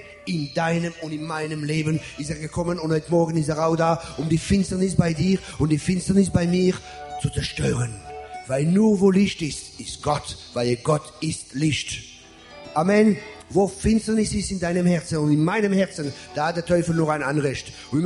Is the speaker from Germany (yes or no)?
no; France; German is a second language; weil als Franzose manchmal macht man Fehler.